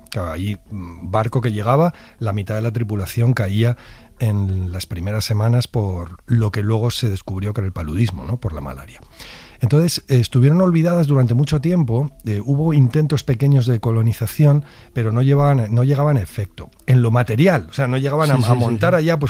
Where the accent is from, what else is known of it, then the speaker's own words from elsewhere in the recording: Spain; me monté en un taxi y se giró el taxista y me dijo, soy de España, ¿no? Y digo, sí